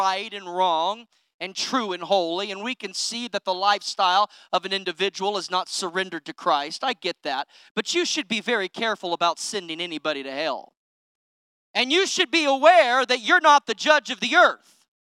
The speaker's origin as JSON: {"language": "English", "region": "California", "country": "United States", "tie": "born or raised there", "said": "Growing up in California, I've had the unfortunate privilege of seeing many arguments on the streets."}